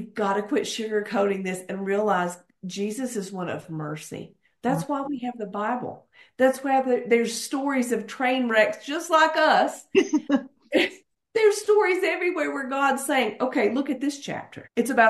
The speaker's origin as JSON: {"language": "English", "region": "Kentucky", "country": "United States", "tie": "born or raised there", "said": "Like I said, I grew up in Kentucky"}